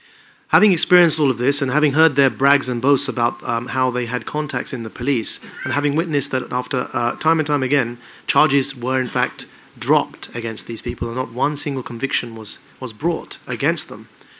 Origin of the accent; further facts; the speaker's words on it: Southend-on-Sea, East of England, United Kingdom; I was born and raised in Essex and raised for most of my, all of my life up until that point in my hometown, Southend-on-Sea, which is in Essex.